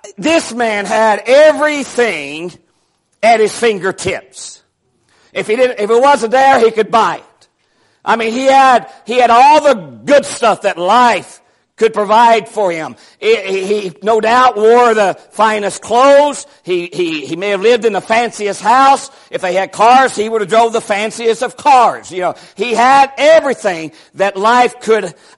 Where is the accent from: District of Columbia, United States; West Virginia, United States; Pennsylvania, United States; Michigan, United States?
West Virginia, United States; Since I was from West Virginia, he was in the news all the time.